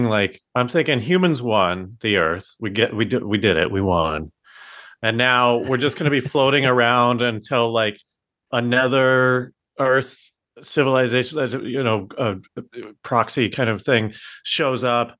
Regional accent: Colorado, United States; now in Los Angeles, United States; here's the thing, I'm from Colorado. My parents are Republican and getting more so. I moved to LA, was introduced to a new environment

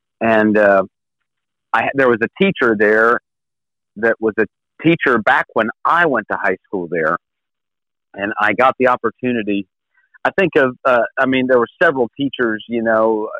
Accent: Glendale, West Virginia, United States; man, I'm from Glendale, West Virginia, which is the home of … by the way.

